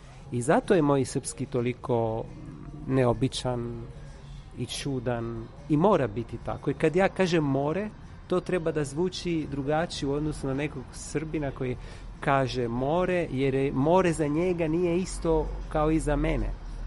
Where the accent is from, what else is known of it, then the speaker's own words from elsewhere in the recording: Italy; first language sr; ono što mene muči je neko djetinjstvo koje sam proveo u Italiji. Moj jezik je srpski.